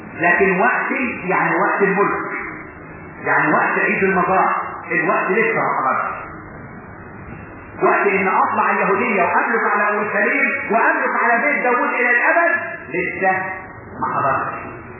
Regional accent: Upper Egypt, Egypt; زي عندنا في الصعيد زي دلوقتي الاعمام يسموه اب

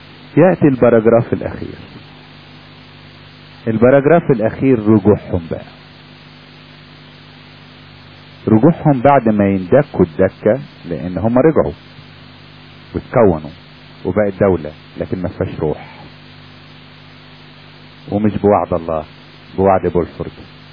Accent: Egypt; ده الحاجة الغالبة زي عندنا في مصر، الحاجة الغالبة البلح النخل في مصر.

